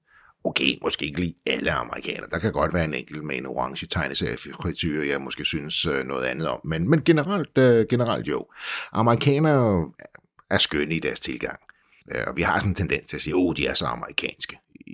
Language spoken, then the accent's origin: Danish; Copenhagen, Capital Region of Denmark, Denmark; Jeg er fra København, og det var hun ikke.